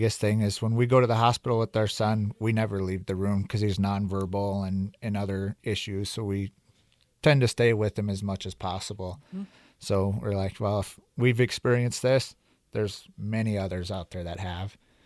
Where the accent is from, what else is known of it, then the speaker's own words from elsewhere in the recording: Plankinton, South Dakota, United States; the bigger manufacturing parts are done in my hometown, Plankinton, South Dakota